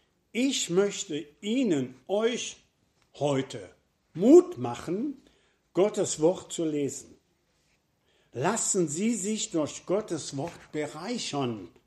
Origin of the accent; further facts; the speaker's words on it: Marl, North Rhine-Westphalia, Germany; Ich komme aus Marl, aus der Friedenskirche